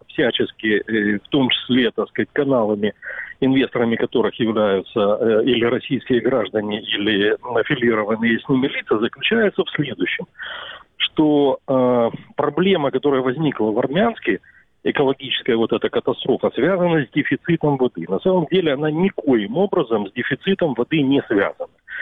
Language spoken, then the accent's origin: Russian; Crimea, Ukraine; я коренной крымчанин